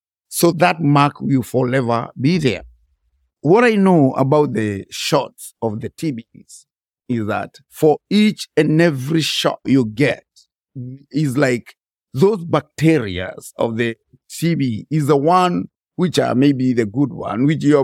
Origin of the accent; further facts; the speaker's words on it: Kenya; I'm serving in a Episcopal church. I come from Kenya.